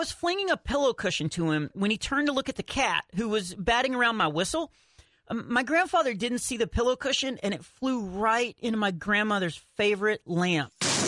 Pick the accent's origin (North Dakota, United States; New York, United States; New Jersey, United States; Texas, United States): Texas, United States; I'm from Texas, so I've been skiing a lot of times in Colorado, you know, because that's what Texans do.